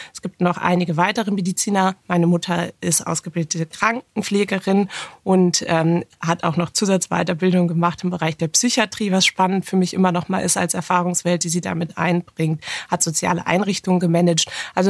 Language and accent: German; Oldenburg, Lower Saxony, Germany; Eigentlich bin ich aber aufgewachsen in Niedersachsen, in der schönen Stadt Oldenburg, in Oldenburg, wie man so schön sagt, weil es auch noch ein weiteres Oldenburg in Schleswig-Holstein gibt. Und es ist eher ein beschaulicher Ort